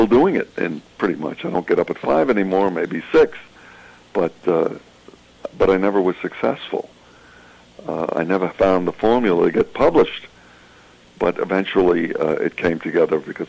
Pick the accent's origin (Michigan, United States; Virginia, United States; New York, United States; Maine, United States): New York, United States; Brooklyn; born there; but I'm a New Yorker. I was born in Brooklyn, and I think I'm a dyed-in-the-wool New Yorker.